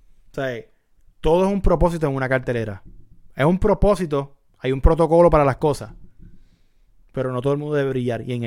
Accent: Puerto Rico; Venimos de Puerto Rico, de una de las cunas hardcore de la vida.

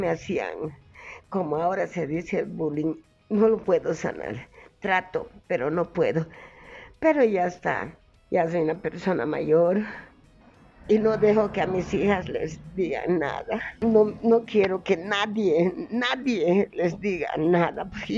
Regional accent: Caranavi, La Paz, Bolivia; now in Cochabamba, Bolivia; soy de Caranavi, de Noryungas, y bueno, vivo acá en Cochabamba ahora con mi pequeño negocio de los chocolates, cafés.

